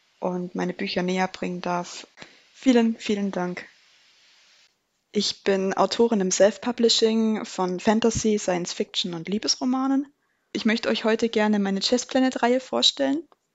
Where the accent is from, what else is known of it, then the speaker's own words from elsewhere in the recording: Munich, Bavaria, Germany; born there; Ich bin 1996 in München geboren